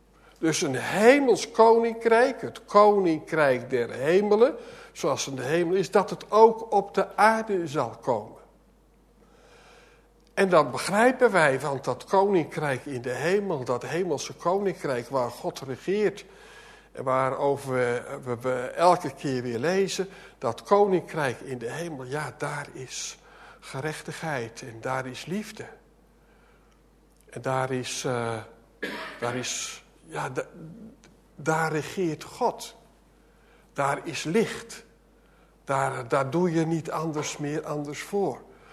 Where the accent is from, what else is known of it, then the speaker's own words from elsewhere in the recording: Gelderland, Netherlands; Ik kom van de Veluwe af.